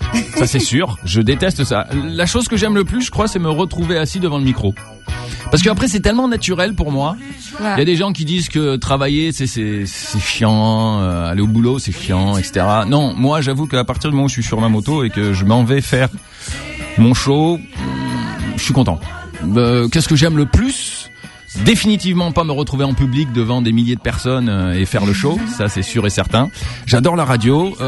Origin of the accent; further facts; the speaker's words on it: France; moved away as an adult; now in Canada; Bon, le Canada, c'est le côté professionnel, mais je suis français, ok?